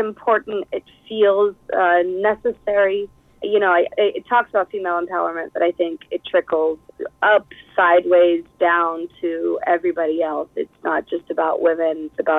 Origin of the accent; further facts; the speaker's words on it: United States; And because I'm American, it was an option for me.